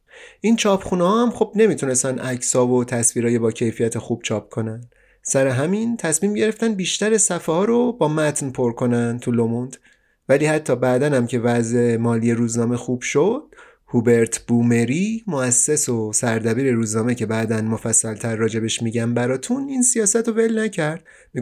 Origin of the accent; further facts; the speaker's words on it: Sabzevar, Razavi Khorasan, Iran; فکر کنم 14-15 سالم بود. تابستونا میرفتم یه کتابخونه عمومی تو شهری که اونجا درس میخوندم و زندگی میکردم، سبزوار.